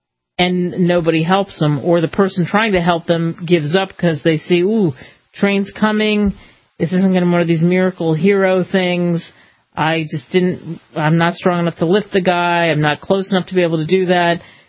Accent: New York City, New York, United States; Originally, I am from New York City, and I have definitely use the subway in my lifetime.

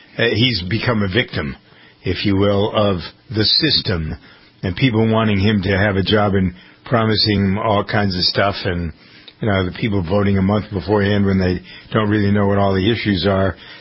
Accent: United States; I'm worked up because I don't feel like, as an American, I really know what's going on.

